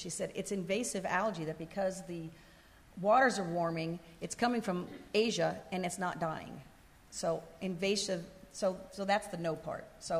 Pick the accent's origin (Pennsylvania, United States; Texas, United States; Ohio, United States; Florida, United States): Ohio, United States; I grew up in Ohio when the Cuyahoga River caught on fire